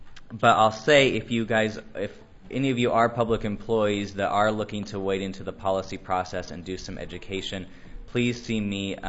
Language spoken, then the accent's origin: English; Idaho, United States; So if EPT can happen in my home state of Idaho, then it can happen anywhere.